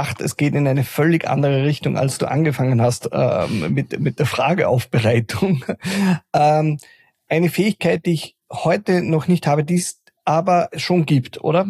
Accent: Austria; was als Österreicher absurd ist, aber in einem Binnenland

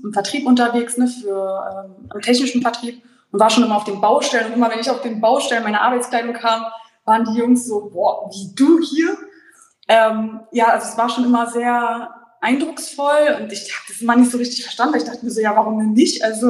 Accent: Berlin, Germany; born there; ich bin 1995 in Berlin geboren.

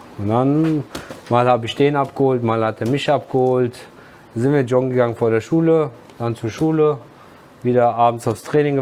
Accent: Wiesbaden, Hesse, Germany; Bei mir ist das so gewesen, ich bin zwar in Wiesbaden geboren

